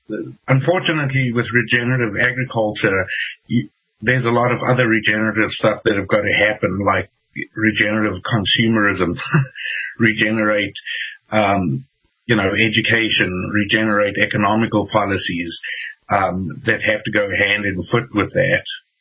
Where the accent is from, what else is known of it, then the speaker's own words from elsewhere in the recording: South Africa; growing up in South Africa and spending a lot of time in the bush, in the wilds there